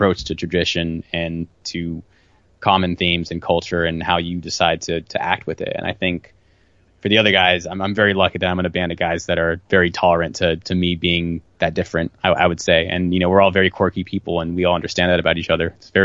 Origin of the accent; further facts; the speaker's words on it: San Francisco, California, United States; So I mean, I'm from the Bay Area, in San Francisco Bay Area, and so is our bass player.